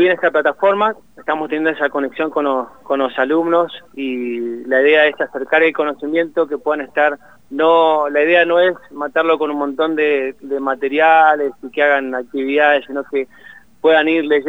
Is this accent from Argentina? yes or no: yes; Argentina